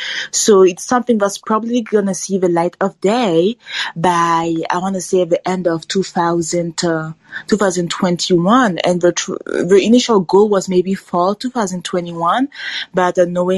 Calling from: Canada

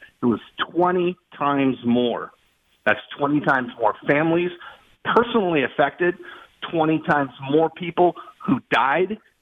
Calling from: Flagler Beach, Florida, United States; Flagler Beach, Florida, just north of Daytona Beach.

